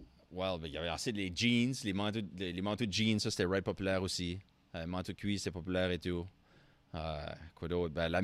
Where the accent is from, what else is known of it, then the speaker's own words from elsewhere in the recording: New Brunswick, Canada; Hey, non, je viens pas de Pointe-Verte. Ben, je viens pas de la péninsule. Ben, je viens de la région chaleur.